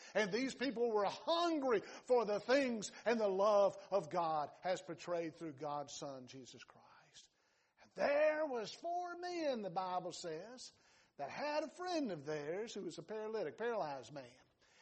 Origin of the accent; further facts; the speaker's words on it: Georgia, United States; accent: Southern; also born or lived in Alabama; Now, I have two languages. One is English and one is Southern. I was born in Alabama and raised in Georgia.